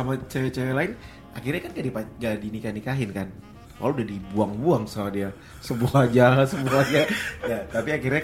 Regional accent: North Sumatra, Indonesia; tapi kan kalau kita Batak ya, di Batak kadang tuh yakin aja gak cukup karena kita harus ngeyakinin juga orang tua.

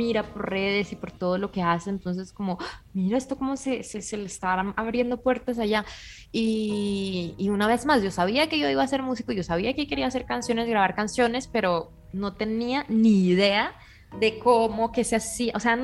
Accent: Bucaramanga, Santander, Colombia; now in Mexico; Yo salí muy poco de Bucaramanga hasta que no tuve 16 años, que conocí, no, fue más pequeña, como a los 14, que ya fui a Estados Unidos.

